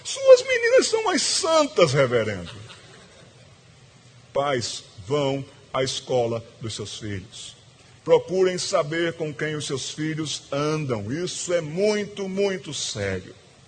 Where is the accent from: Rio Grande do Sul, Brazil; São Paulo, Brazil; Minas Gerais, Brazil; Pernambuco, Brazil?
Pernambuco, Brazil; Já perceberam pelo meu sotaque que eu sou pernambucano.